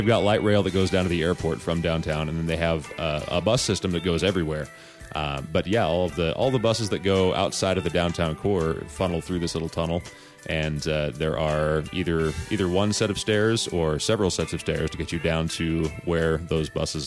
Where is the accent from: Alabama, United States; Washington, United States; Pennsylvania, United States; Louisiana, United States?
Washington, United States; Puyallup; Well, yeah, exactly. I grew up in Cowtown, so What can you do?